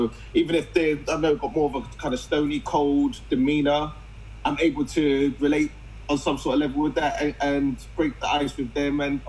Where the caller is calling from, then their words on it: London, United Kingdom; Calling from London, England.